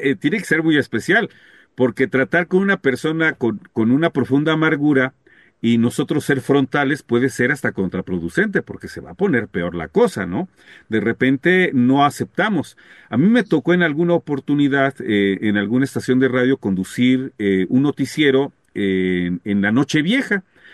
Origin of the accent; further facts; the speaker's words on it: Mexico; Habló en contra de cómo somos los mexicanos